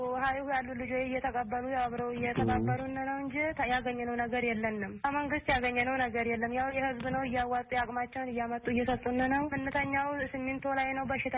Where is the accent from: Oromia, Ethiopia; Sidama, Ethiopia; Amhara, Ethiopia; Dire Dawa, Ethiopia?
Oromia, Ethiopia; now in Mersa, Ethiopia; እኛ ከመጀመሪያ ከኦሮሚያ ክልል ነው የመጣነው። ያወቃንቃ ቀበሌ ጉልሶ ወረዳ ያው ጥቅምት 22 ነው የወጣነው ከኦሮሚያ።